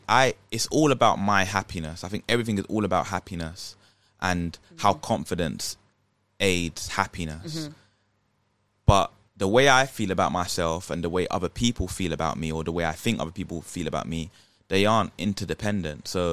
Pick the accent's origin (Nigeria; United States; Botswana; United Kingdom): Nigeria; There's going to be some people that like it more because I'm Nigerian.